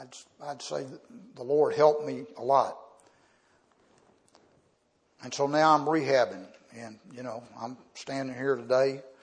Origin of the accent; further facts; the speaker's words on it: Whitehaven, Tennessee, United States; I grew up in Whitehaven.